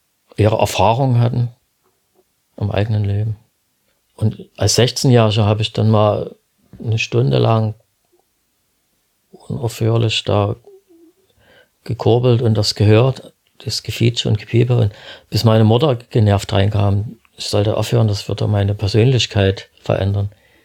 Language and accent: German; Stadtwehlen, Saxony, Germany; Also ich bin aufgewachsen in Stadtwehlen, im wirklichen Tal der Ahnungslosen.